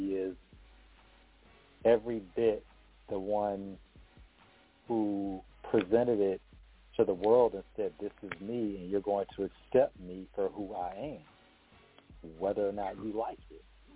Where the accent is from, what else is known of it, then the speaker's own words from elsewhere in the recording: Hampton Roads, Virginia, United States; from my hometown of Hampton Roads, Virginia